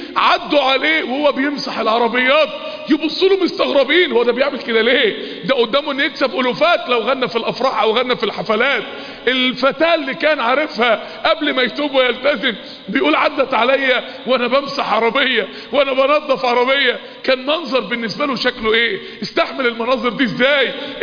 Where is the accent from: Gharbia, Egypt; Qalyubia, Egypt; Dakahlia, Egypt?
Dakahlia, Egypt; Mansoura; كل ما نادي كان مهجور عندنا في المنصورة دخلته كده من ايام